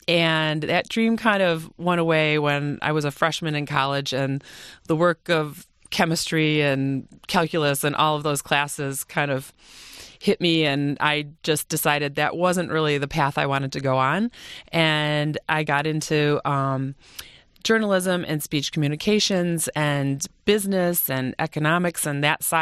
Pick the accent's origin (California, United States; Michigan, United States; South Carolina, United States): Michigan, United States; Bloomfield Village; So I grew up in Bloomfield Village. I had a pretty regular childhood, I would say.